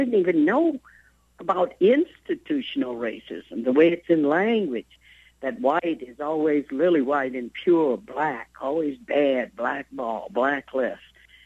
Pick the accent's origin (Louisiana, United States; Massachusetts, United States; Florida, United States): Louisiana, United States; Baton Rouge; And I tell a lot of stories of growing up in Baton Rouge and not understanding about racism at all.